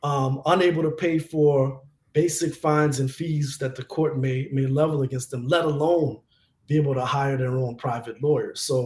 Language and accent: English; Louisiana, United States; but people in my home state of Louisiana are still being arrested for cannabis possession and distribution.